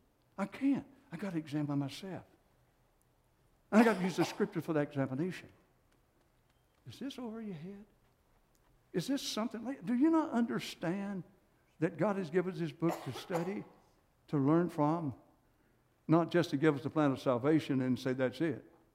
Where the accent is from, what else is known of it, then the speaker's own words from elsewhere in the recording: United States; I'm from Johnson County, from the sticks. I've been a farm boy raised up.